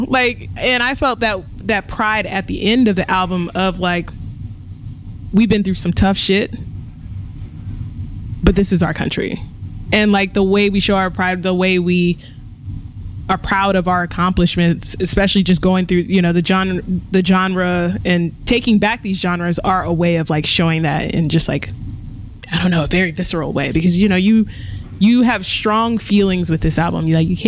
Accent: United States; I'm an American. Like I am a Black American, and it's very distinct

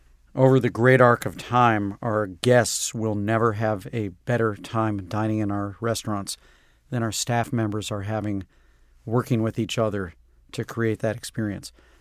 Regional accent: St. Louis, Missouri, United States; And, you know, growing up in St. Louis, honestly, the food was not all that remarkable.

